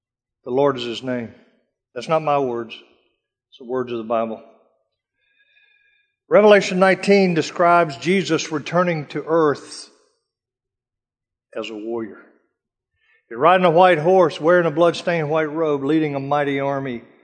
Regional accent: Cherry Point, North Carolina, United States; spending the Christmas holidays with my parents in eastern North Carolina there where I told you I grew up around Cherry Point.

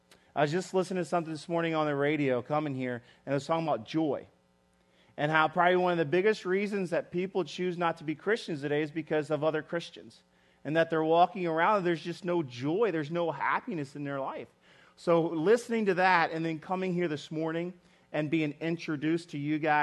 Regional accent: West Virginia, United States; Plus, I'm from West Virginia, and the only dancing we really do is country line dance.

